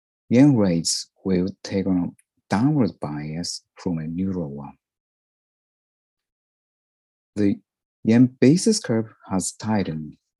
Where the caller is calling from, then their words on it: Kanazawa, Ishikawa, Japan; I'm speaking from Kanazawa, Japan.